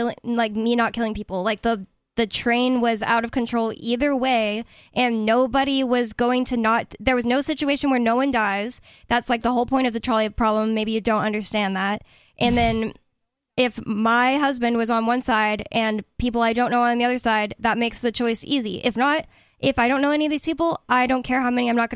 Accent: San Antonio, Texas, United States; Yeah, I'm from San Antonio.

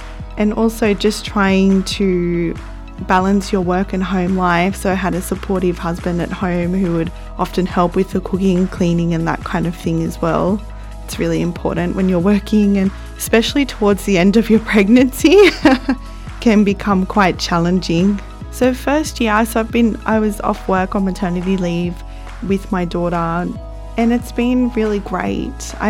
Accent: Sydney, New South Wales, Australia; growing up in the Sutherland Shire area of Sydney

